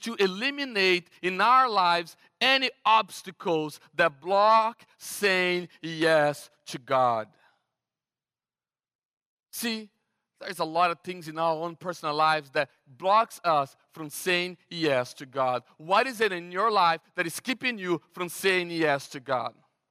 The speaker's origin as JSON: {"language": "English", "country": "Brazil", "second_language": "English", "said": "I was like, yeah, I'm from Brazil."}